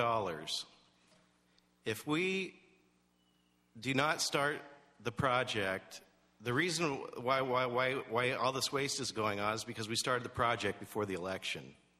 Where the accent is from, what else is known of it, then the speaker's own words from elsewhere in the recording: Los Osos, California, United States; I'm from Los Osos.